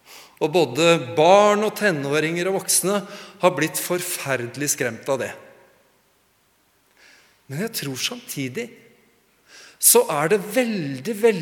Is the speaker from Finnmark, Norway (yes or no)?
no; Sandefjord, Vestfold, Norway; Når jeg var tenåring, så hadde tenåringskoret hjemme i Sandefjord en musical om Jesu gjenkomst og de siste tider